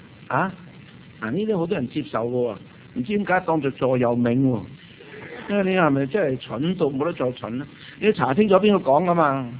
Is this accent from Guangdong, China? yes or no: yes; Guangdong, China; 正所谓我们广东人说死得不明不白，